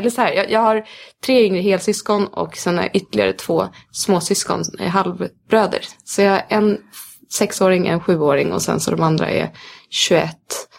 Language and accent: Swedish; Stockholm, Stockholm County, Sweden; Sen så tror jag kanske att det fanns en hunger som stockholmare att få åka de där stora bergen.